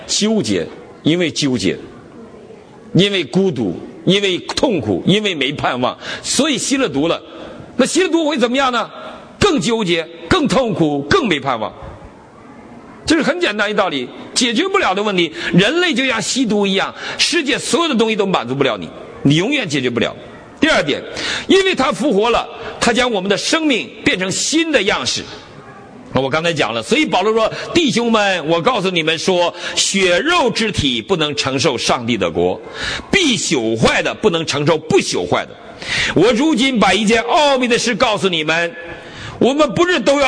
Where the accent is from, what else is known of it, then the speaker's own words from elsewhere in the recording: China; 我们中国人的观点是，死了如灯灭，死完就完了。